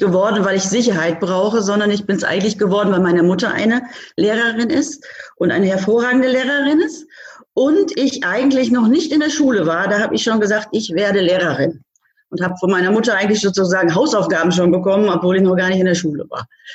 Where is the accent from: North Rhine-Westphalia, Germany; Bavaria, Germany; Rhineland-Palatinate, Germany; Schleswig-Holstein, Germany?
North Rhine-Westphalia, Germany; Bielefeld; ich komme aus Bielefeld